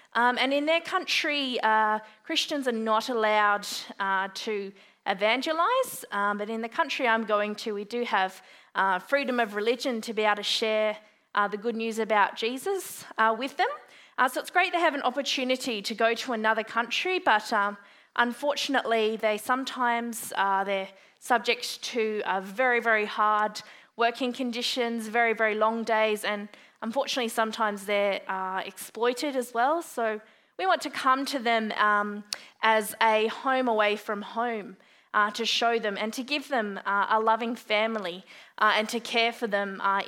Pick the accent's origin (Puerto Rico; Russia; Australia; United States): Australia; Adelaide, South Australia; that's Mum and Dad up there. We are from Adelaide, and I grew up in a Brethren church for about 20 years in Craigmore in Adelaide, and I have an older sister and two younger brothers